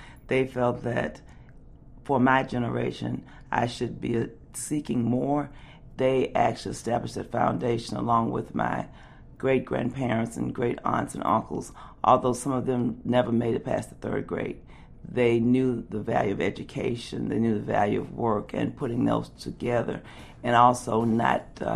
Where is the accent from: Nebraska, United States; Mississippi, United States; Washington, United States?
Mississippi, United States; Natchez; Had a great experience growing up in Natchez and surrounded by a number of relatives. We had an extended family.